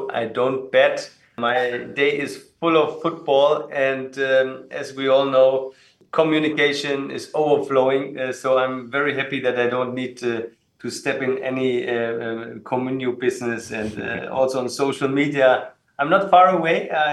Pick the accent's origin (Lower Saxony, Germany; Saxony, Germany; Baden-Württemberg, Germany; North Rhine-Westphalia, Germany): Baden-Württemberg, Germany; I'm from Swabia. Stuttgart is Swabia.